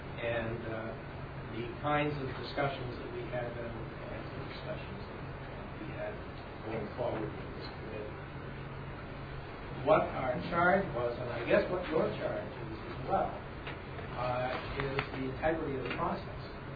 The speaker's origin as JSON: {"language": "English", "town": "Laconia", "region": "New Hampshire", "country": "United States", "said": "I'm from Laconia."}